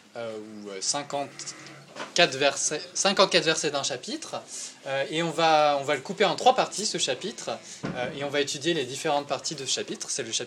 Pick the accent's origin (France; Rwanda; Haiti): France; Paris, Île-de-France; also born or lived in Metz; Je sais pas, je viens de Metz, un peu, mais surtout je viens de Paris, pour de vrai.